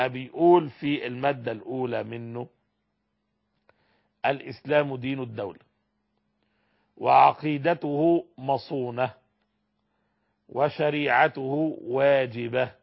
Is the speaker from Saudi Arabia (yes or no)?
no; Egypt